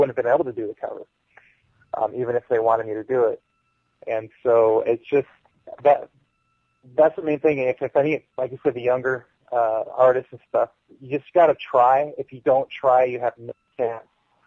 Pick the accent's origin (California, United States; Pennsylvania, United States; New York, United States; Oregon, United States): California, United States; Los Angeles; It's in my hometown of Los Angeles